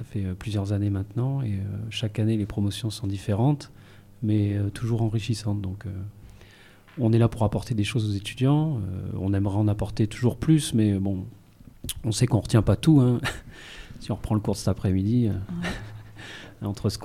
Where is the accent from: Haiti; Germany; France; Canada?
France; Digne, Provence-Alpes-Côte d'Azur; moved away as an adult; also born or lived in Bouches-du-Rhône; je suis parti de Digne pour faire ces études